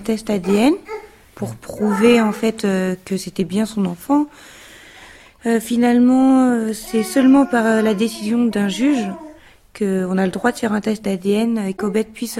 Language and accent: French; France; also born or lived in Tahiti; J'ai été adoptée à la naissance. Je suis arrivée à 15 jours en France. Je venais de Tahiti. J'ai grandi toute seule avec ma maman.